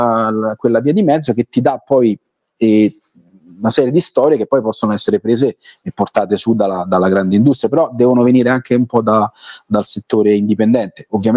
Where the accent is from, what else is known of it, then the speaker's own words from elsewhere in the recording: Rome, Lazio, Italy; come sentite, vengo da Roma